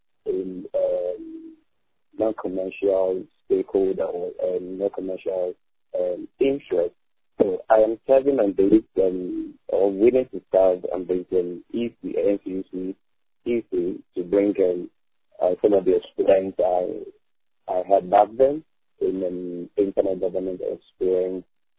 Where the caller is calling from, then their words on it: Lagos, Nigeria; calling from Lagos, Nigeria.